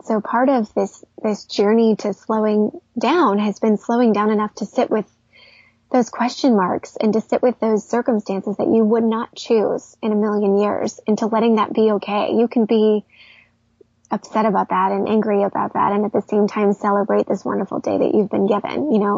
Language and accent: English; Midwest, United States; I feel like I was raised in the Midwest, youngest of three girls